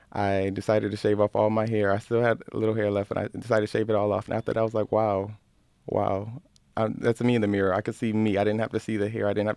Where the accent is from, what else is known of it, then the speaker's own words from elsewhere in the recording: Rochester, New York, United States; I grew up right here in the city of Rochester. I grew up with my mother and father in the city.